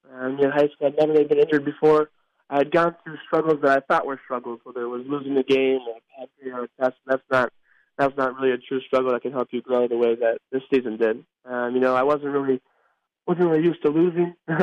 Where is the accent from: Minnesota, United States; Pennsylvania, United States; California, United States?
Minnesota, United States; Minneapolis; Minneapolis is my hometown. I'm really looking forward to that.